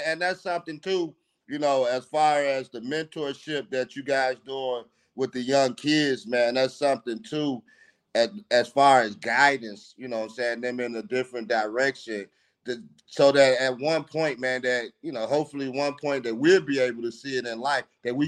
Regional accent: Gary, Indiana, United States; I grew up in Gary, Indiana.

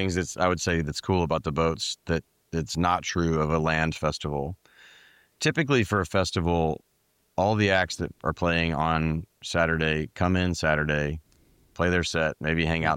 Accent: Memphis, Tennessee, United States; I felt like my hometown, Memphis, was sort of an underserved place.

